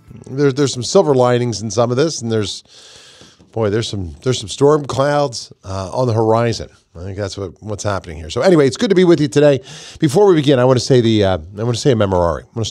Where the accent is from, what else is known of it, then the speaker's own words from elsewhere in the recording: Pennsylvania, United States; Dr. Kenger is from that state, my home state, his home state.